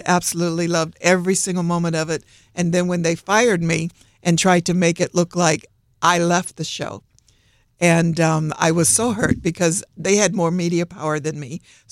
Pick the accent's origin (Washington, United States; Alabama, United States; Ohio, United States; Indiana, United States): Ohio, United States; Wickliffe; moved away as an adult; And I always said when I left Cleveland, Ohio, I grew up in Wycliffe, just outside of Cleveland. And when I left at the age of 18